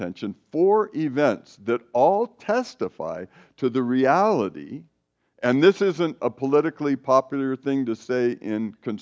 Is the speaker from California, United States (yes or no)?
yes; California, United States; because I came from Northern California